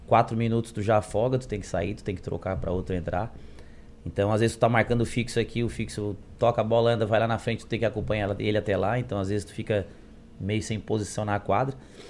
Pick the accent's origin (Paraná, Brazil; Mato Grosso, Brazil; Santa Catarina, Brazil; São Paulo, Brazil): Santa Catarina, Brazil; Lauro Müller; Eu sou natural de Lauro Miller.